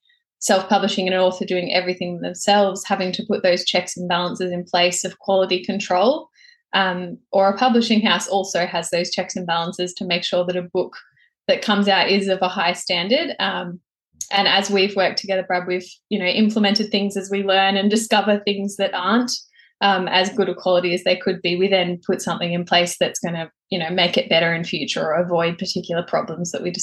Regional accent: Melbourne, Victoria, Australia; So I'm from Melbourne, Australia.

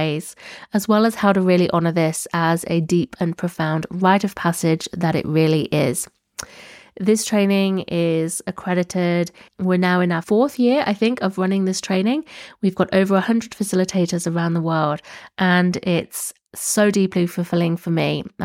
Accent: England, United Kingdom; moved away; growing up in the Midlands, which is not north and not south in the UK

